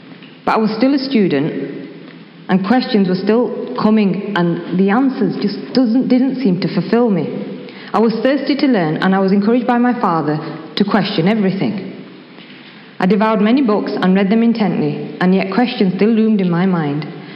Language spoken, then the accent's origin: English; Yorkshire and the Humber, United Kingdom; I was born and raised in Yorkshire, and I grew up in a family where they were Muslims, but really I'd say they were cultural Muslims.